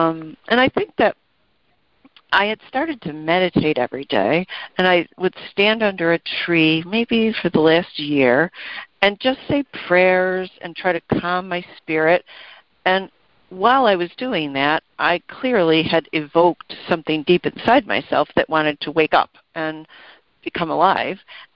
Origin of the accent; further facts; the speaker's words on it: Buffalo, New York, United States; I was raised a girl in Buffalo, New York, and I'd gone to college, and I was Roman Catholic